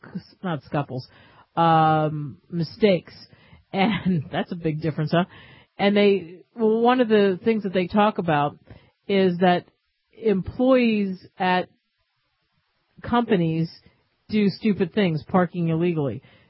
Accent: Philadelphia, Pennsylvania, United States; So we move from Boulder to Philadelphia, my hometown. The Philadelphia Inquirer, this paper that I grew up with, somehow it is surviving.

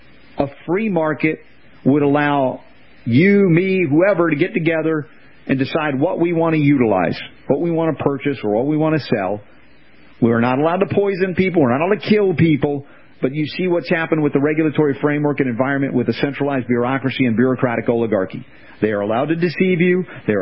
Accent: Canada; I'm from Canada.

